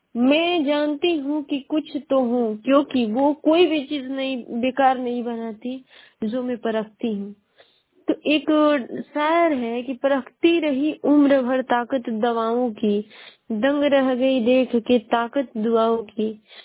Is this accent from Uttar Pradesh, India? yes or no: yes; Ballia, Uttar Pradesh, India; और मैं बलिया जिले की निवासी हूँ।